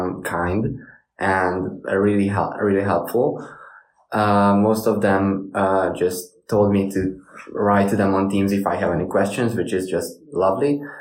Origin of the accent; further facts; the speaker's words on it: Hungary; English is a second language; I'm from Hungary. I just moved here like a week ago